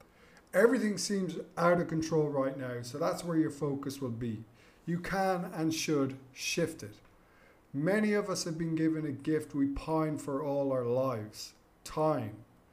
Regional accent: Ireland; I'm Irish, so I'm only speaking to how our government has reacted.

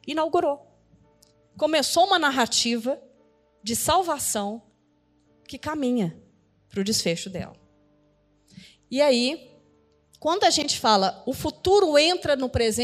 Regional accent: Ouro Preto, Minas Gerais, Brazil; E eu sou da cidade de Ouro Preto, então isso é muito vivo para mim.

